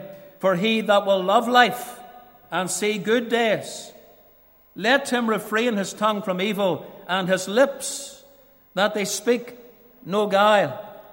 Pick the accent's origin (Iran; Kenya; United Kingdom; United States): United Kingdom; Portadown, Northern Ireland; When I was growing up in Portadown, I've told you about this young man in the past